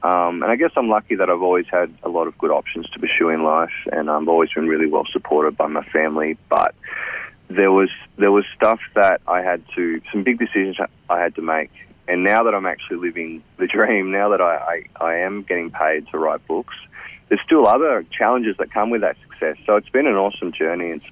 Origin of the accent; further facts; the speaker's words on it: Ridgley, Tasmania, Australia; So growing up on the northwest coast, even though I'm from Ridgely, you see the ocean every day.